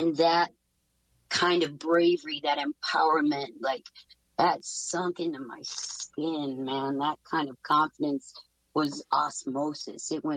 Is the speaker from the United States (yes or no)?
yes; South Dakota, United States; I'm from South Dakota, so it's kind of like cowboy country.